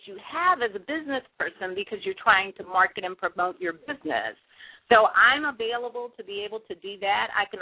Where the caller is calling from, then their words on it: Atlanta, Georgia, United States; I'm calling from Atlanta.